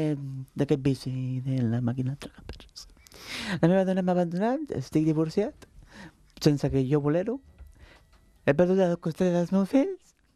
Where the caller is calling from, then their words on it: Martorell, Catalonia, Spain; de Martorell, tot d'aquí.